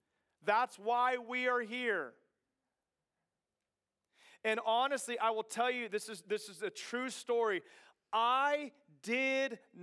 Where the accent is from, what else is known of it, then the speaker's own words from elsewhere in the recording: Kansas, United States; driving to Hutchinson, Kansas, which was like 25 to 30 miles away from my hometown.